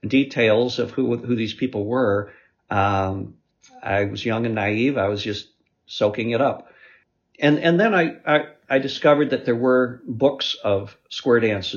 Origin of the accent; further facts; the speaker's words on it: Lexington, Massachusetts, United States; also born or lived in Rochester, United States; I was born in Rochester. My dad was a professor there. And then as a kid, we moved to Lexington, Massachusetts for my middle school, early high school years.